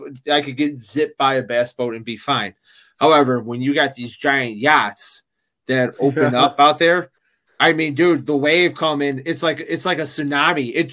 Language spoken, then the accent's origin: English; Chicago, Illinois, United States; I'm from the Midwest, you know, the whole thing, the Windy City